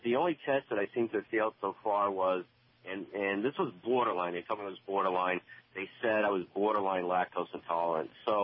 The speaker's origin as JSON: {"language": "English", "town": "Boston", "region": "Massachusetts", "country": "United States", "lives_now": "Stoughton, United States", "said": "I'm actually not from Mississippi. I'm from Boston."}